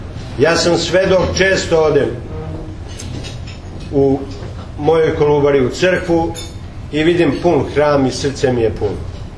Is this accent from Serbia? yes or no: yes; Šumadija, Serbia; born there; Obzirom da sam rođen u Šumadijskoj eparhiji i da sam nju, za nju vezan korenima svojim